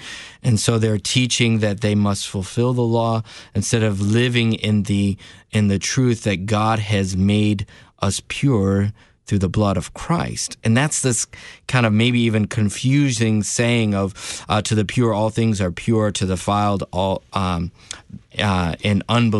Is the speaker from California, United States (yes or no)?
no; Michigan, United States; I'm from Michigan. We're Michiganders.